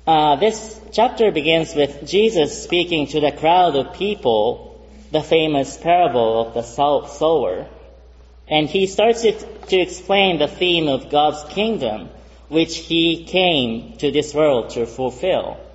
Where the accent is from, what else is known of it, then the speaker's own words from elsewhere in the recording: Kobe, Hyogo, Japan; English is a second language; I'm from Japan with my wife, and we're from one of the congregations we have as a Japan Presbytery in Kobe.